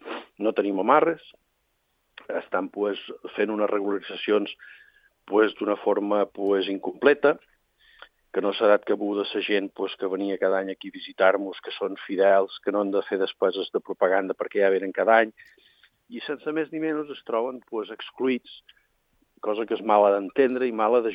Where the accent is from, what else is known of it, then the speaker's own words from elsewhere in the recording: Balearic Islands, Spain; els únics que han de limitar som nosaltres, els de Silla, els illencs